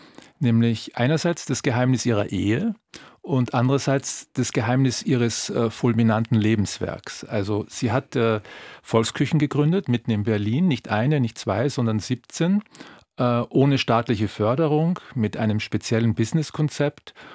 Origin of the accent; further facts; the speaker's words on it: Austria; wenn man durch Berlin läuft, als Österreicher offenen Auges